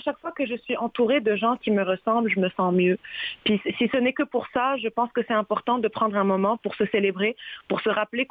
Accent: Trois-Rivières, Quebec, Canada; born or raised there

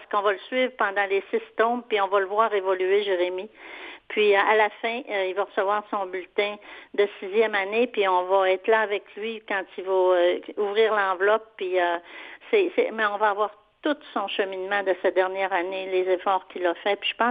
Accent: Jonquière, Quebec, Canada; born or raised there

